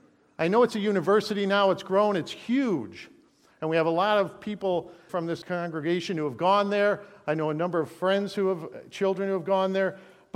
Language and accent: English; Detroit, Michigan, United States; I grew up in Southeast Michigan. I finished junior high and high school in the city of Detroit. I went to Detroit Public Schools.